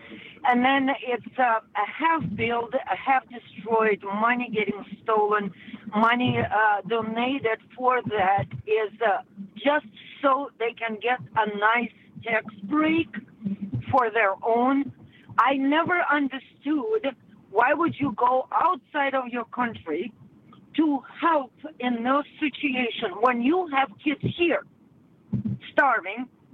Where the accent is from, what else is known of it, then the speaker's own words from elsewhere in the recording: Russia; English is a second language; And you know, guys, I'm coming from Russia, right?